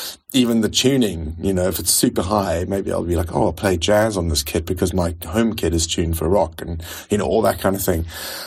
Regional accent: South Africa; moved away as an adult; now in United Kingdom; yeah, I'm a South African expat. I've been living in England for 15 years, married to an English woman, and have had lots of telephone jobs, so my accent is a bit of a hodgepodge.

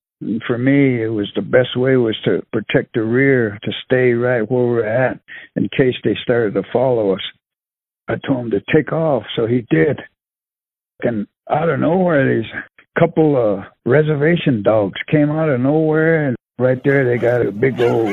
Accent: Navajo Nation, United States; That was part of my traditional upbringing beliefs, because I grew up in Navajo Diné sheep camp.

